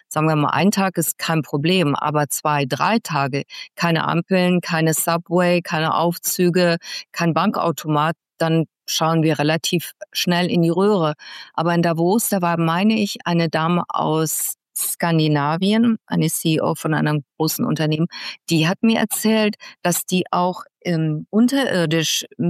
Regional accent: Mönchengladbach, North Rhine-Westphalia, Germany; In Mönchengladbach, wo ich aufgewachsen bin, da weiß ich noch, im Parkhaus gab es so Betten oben an der Decke

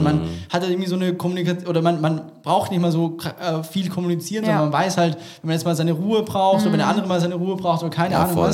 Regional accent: Austria; Sorry, ich bin Österreicher.

